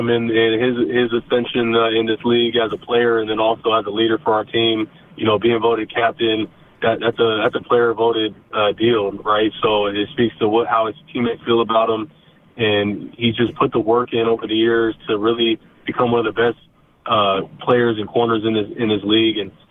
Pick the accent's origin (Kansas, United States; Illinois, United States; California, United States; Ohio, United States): California, United States; San Diego; I'm a kid from San Diego, and being drafted to the Niners was a huge blessing for me to stay on the West Coast and be close to family and everything.